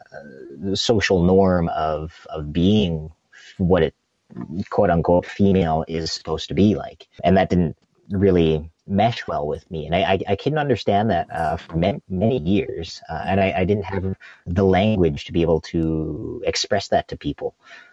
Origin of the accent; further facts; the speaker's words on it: Calgary, Alberta, Canada; now in Saskatoon, Canada; required us to relocate to Calgary, Alberta. And that's where I kind of call my hometown. I like to call myself a little cowtown boy because that's kind of where my home base has been for a number of years